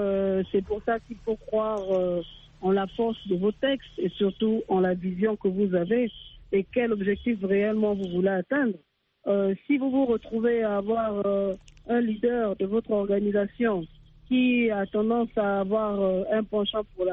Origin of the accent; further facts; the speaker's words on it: Gabon; now in United States; Nous, par exemple, en tant que Gabonais, le défi que nous avons à relever est très grand.